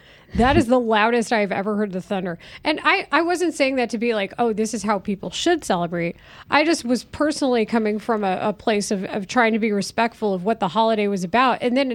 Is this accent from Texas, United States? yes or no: yes; Texas, United States; So, growing up in Texas, where, you know, I believe the grandmother of Juneteenth.